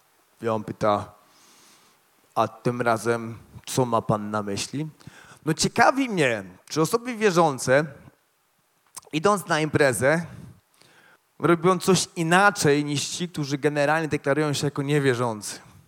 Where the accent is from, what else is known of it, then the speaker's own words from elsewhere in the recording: Warsaw, Masovian Voivodeship, Poland; Ja pochodzę z Warszawy, studiowałem przy seminarium w Warszawie socjologię.